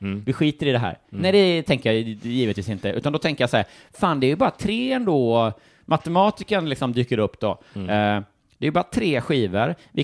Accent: Småland, Sweden; jag är från Småland ändå.

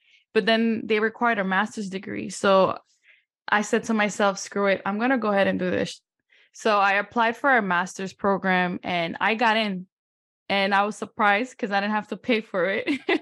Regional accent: Honduras; moved away; I was born and raised in Honduras, and I came here as an immigrant.

